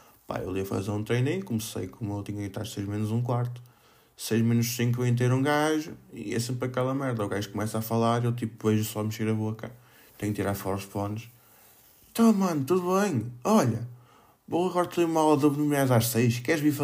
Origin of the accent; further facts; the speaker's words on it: Felgueiras, Porto, Portugal; Bem, como eu já vos disse, sou de Felgueiras